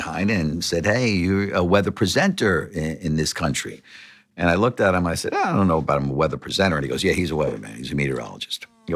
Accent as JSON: {"language": "English", "town": "Long Island", "region": "New York", "country": "United States", "tie": "born or raised there", "said": "I grew up blue collar on Long Island and, you know, playing baseball."}